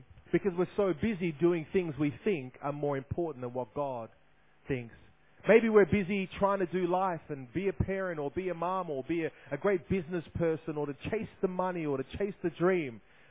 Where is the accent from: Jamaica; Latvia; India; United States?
Jamaica; now in Brisbane, Australia; Although I was born close by here in Brisbane. Vegas. And so growing up we actually lived in Jamaica